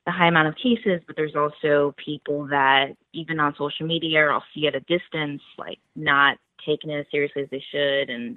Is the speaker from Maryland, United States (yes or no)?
no; Pennsylvania, United States; now in New York City, United States; Cause New York City, I don't have a backyard, obviously, I grew up in Pennsylvania, so I'm like getting all nostalgic